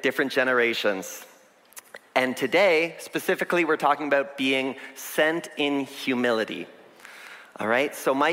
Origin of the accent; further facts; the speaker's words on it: Elmira, Ontario, Canada; also born or lived in Waterloo / Toronto; now in Philippines; I grew up here at WMB, born and raised in Elmira, spent a few years in Waterloo, a few years in Toronto, but all my life, WMB has been my home church and is now my sending church.